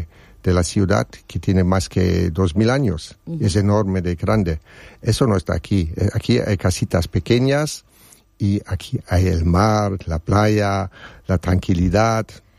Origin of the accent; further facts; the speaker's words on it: Trier, Rhineland-Palatinate, Germany; Spanish is a second language; Yo vine de Alemania y de una ciudad, es la más vieja de Alemania, se llama Trier, que es muy cerca a la frontera de Luxemburgo, son unos pocos kilómetros